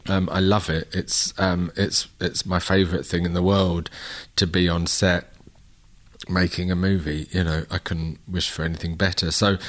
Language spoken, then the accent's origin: English; London, United Kingdom; We're both from London